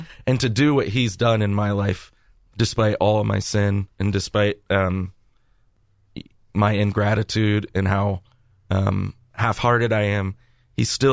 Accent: Lancaster, Ohio, United States; I was like, oh my gosh, you know, I'm from Lancaster, Ohio.

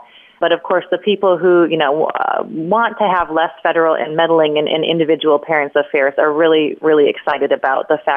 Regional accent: Indiana, United States; She was actually here in my home state of Indianapolis giving, you know, what was billed as a major speech.

